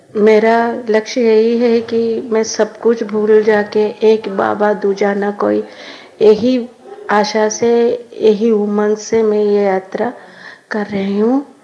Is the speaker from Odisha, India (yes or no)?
yes; Sambalpur, Odisha, India; मैं संबलपुर ओडिशा से हूँ, मेरा उम्र है 52